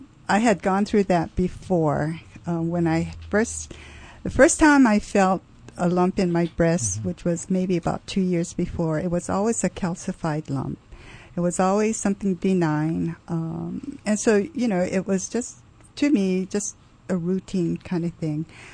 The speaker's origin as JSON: {"language": "English", "town": "Honolulu", "region": "Hawaii", "country": "United States", "tie": "born or raised there", "said": "I grew up in Pauoa Valley. Lived on Booth Road."}